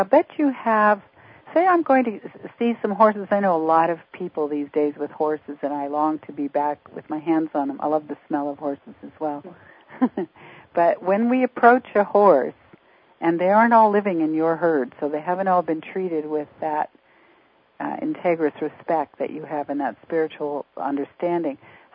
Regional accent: Canada; now in United States; I was from Canada. I am from Canada, but I'm now living in the States, have been for 22 years.

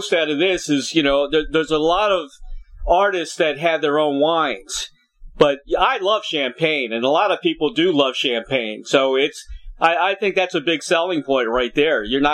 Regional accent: Washington, District of Columbia, United States; I'm originally from Washington, D.C., and we had retail electronics stores

